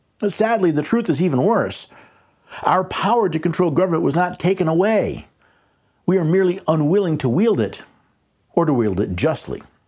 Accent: Tennessee, United States; I'm going to pick on my home state of Tennessee.

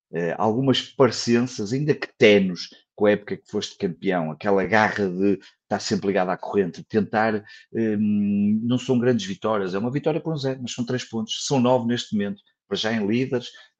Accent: Porto, Norte, Portugal; accent: Porto; com este meu sotaque que não engana ninguém do Porto

